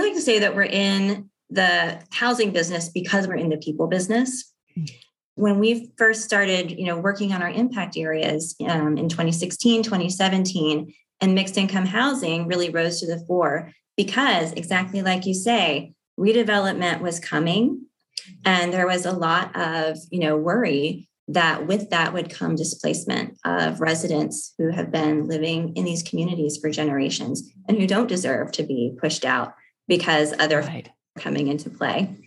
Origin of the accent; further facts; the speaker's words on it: Kentucky, United States; also born or lived in New York; Well, I grew up in Kentucky and then spent about, you know, 10, 15 years in New York. So I've been kind of up and down the East Coast and in the South.